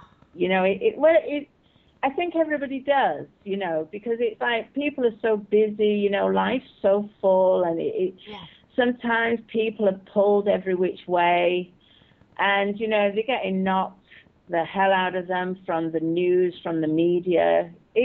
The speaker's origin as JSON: {"language": "English", "town": "Manchester", "region": "North West England", "country": "United Kingdom", "tie": "born or raised there", "also_born_or_lived": "London", "said": "I grew up in Manchester. I was born in England, in London."}